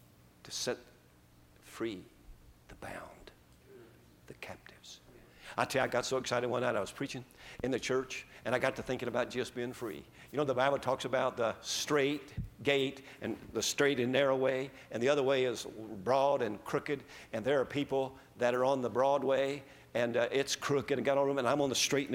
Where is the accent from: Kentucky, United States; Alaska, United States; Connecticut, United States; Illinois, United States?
Kentucky, United States; I'm from Kentucky, and there they raise tobacco.